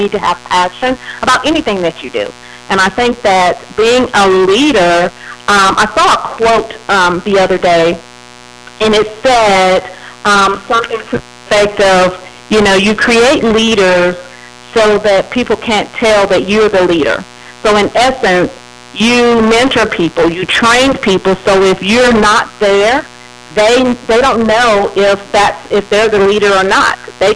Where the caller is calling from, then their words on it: California, United States; I am calling in from California.